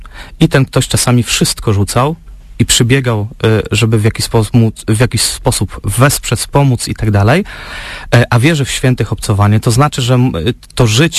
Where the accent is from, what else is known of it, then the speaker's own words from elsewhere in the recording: Podlaskie Voivodeship, Poland; jestem zwykły chłopak z Podlasia